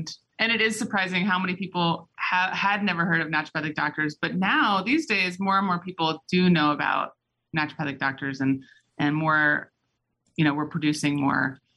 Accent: New Orleans, Louisiana, United States; I grew up in Louisiana in New Orleans.

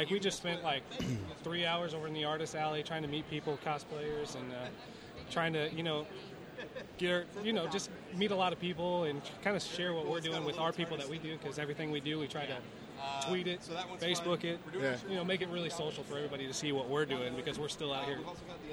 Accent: St. Louis, Missouri, United States; and we're actually from St. Louis.

